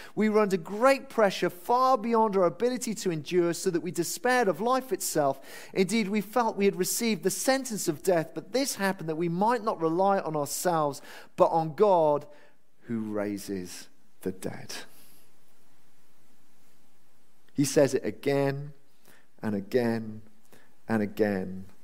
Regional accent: Wales, United Kingdom; also born or lived in London; now in Norfolk, United Kingdom; I'm a Welshman. And obviously when I think of home, I think of my wife and family in Norfolk, but actually there's a little bit of me which still thinks of the valleys of Wales.

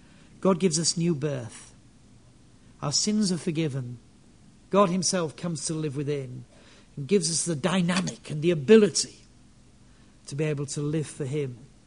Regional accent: Yorkshire and the Humber, United Kingdom; I really should have bought one, but it was £1.50, and I am from Yorkshire.

